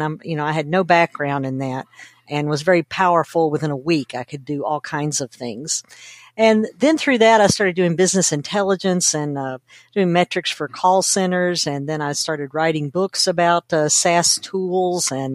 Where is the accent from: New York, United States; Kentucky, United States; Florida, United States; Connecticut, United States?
Kentucky, United States; I grew up in Kentucky, which is a very rural area. And my daddy raised he worked on a farm and he had a store and a post office.